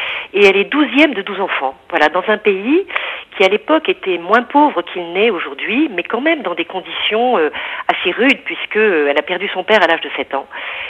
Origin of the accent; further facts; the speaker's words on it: Djibouti; Oui, je suis née à Djibouti, sur vraiment un territoire assez petit, dans des conditions pittoresques